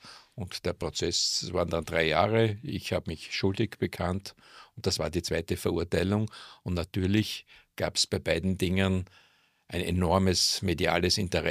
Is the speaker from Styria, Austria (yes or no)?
yes; Mürzzuschlag, Styria, Austria; born there; Ich bin von Geburt Steirer in Würzzuschlag geboren, im Jahr 1949. Habe dann ein Gymnasium in Weidhofen an der Ips absolviert, später in Wien Betriebswirtschaft studiert